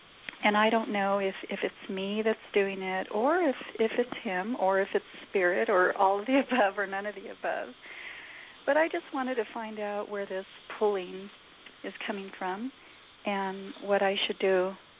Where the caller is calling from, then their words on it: New Mexico, United States; I'm from New Mexico, and we have tons of sage here. In fact, my whole backyard is full of sage.